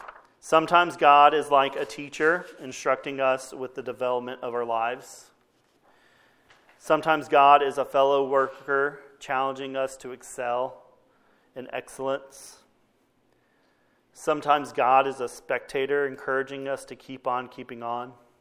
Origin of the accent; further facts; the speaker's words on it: Texas, United States; before being immersed in that kind of culture growing up in Texas